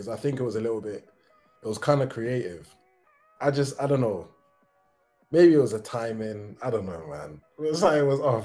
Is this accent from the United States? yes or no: no; Nigeria; I'm Nigerian and I grew up feeling very, feeling kind of isolated because of my name.